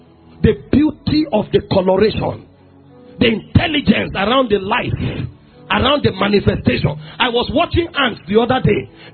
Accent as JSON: {"language": "English", "country": "Nigeria", "said": "I'm Nigerian."}